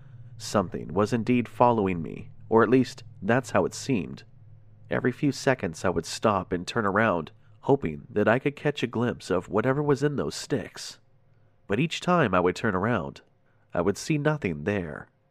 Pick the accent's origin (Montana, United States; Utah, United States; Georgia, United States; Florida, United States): Florida, United States; I am born and raised in Central Florida.